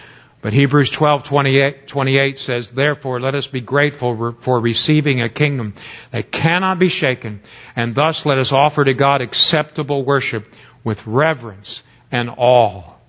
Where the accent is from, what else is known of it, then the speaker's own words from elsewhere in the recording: Florida, United States; now in Mississippi, United States; I remember when we grew up in Florida, I've told you this story many times.